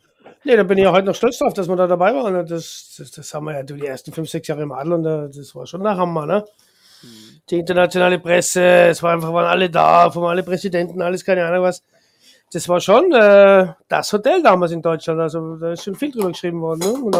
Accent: Austria

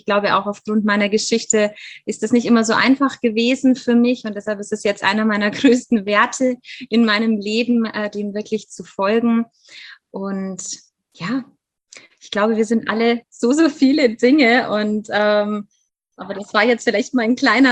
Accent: Germany; Und ja, ich lebe in Bayern. Ich bin in Deutschland auch aufgewachsen, bin aber tatsächlich Halbamerikanerin. Also das heißt, ich bin deutsch-amerikanische Adoptierte.

